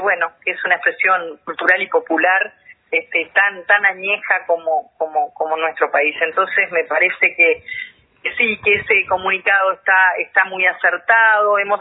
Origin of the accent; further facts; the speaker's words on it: Montevideo, Uruguay; Yo tengo el orgullo desde como montevideana, pero también con mi corazón rochense